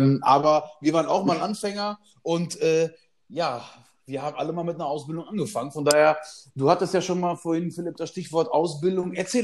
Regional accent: Lippstadt, North Rhine-Westphalia, Germany; ich komme aus Lippstadt, im Volksmunde auch das Venedig Nordrhein-Westfalens genannt.

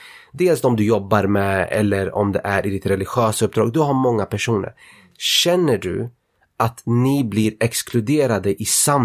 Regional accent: Linköping, Östergötland, Sweden; Däremot, i Skäggetorp, där jag är ifrån, stängde de ner skolan också.

